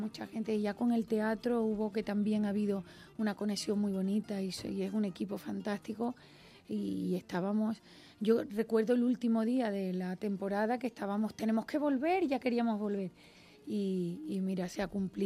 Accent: Cádiz, Andalusia, Spain; Soy de Cádiz y entonces vivo pegada al mar.

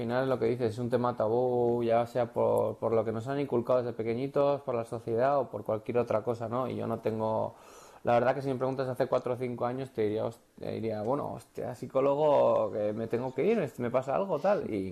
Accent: Irurzun, Navarre, Spain; now in Madrid, Spain; Me he criado en Irurzun, soy de Irurzun. Me he criado desde los 5 años jugando a fútbol sala en Xota.

